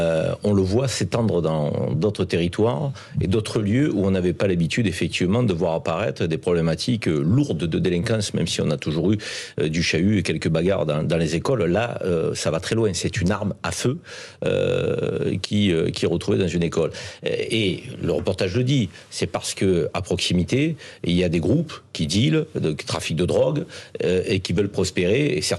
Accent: Avignon, Provence-Alpes-Côte d'Azur, France; moi je suis vauclusien, je suis né à Avignon.

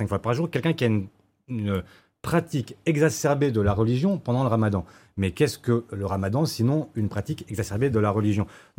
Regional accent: France; Moi, je suis français, issu de deux cultures, ma mère est vietnamienne, et je me sens 100% français. Parce que ce pays est le mien depuis le premier jour.

